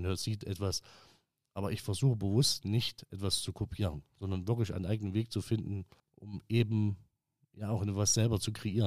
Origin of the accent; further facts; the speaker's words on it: Thuringia, Germany; ich habe gelernt in einem ganz einfachen, bei mir in meinem Heimatort, ganz einfach, ja, gut bürgerlich, Thüringer Küche, Klöße etc.